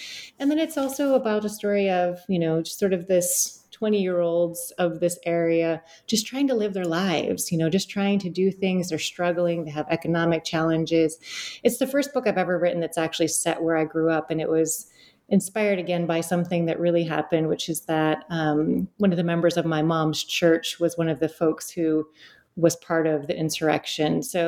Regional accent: Detroit, Michigan, United States; I grew up in Southeast Detroit.

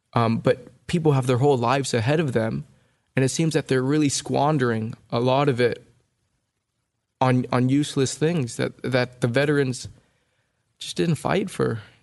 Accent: United States; I was born and raised in the U.S. I'm American.

